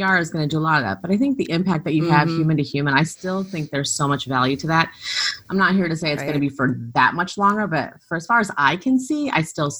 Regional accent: Punjab, India; born there; Those represent Punjab, which is where I was born in India.

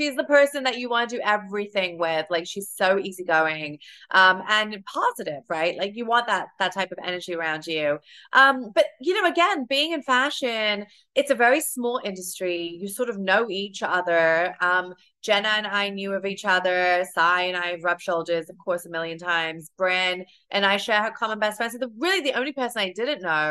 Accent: United Kingdom; being British

